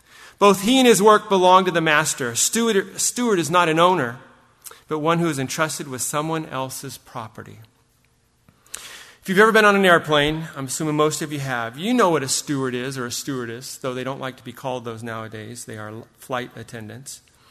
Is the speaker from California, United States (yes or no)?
yes; Rialto, California, United States; when I grew up in Rialto.